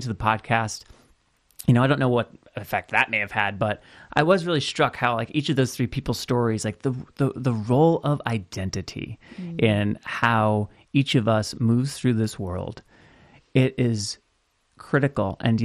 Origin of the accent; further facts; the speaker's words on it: Colorado, United States; now in Los Angeles, United States; Like, I'm from Colorado, but, you know, now I live here.